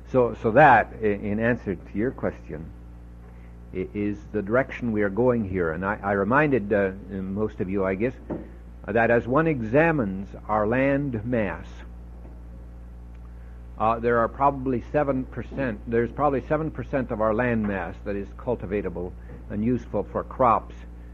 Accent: Stanwood, Washington, United States; one of the leading places in the world right now in this is my hometown of Stanwood, Washington

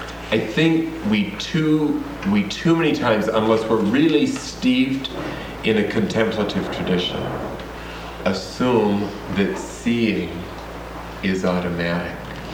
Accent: South Dakota, United States; also born or lived in Minnesota; I grew up in South Dakota, and I do not apologize for it.

